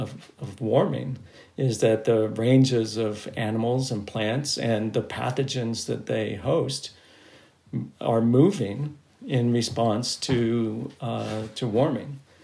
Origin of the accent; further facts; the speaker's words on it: United States; I think, as an American, I look at the budget of the national security community.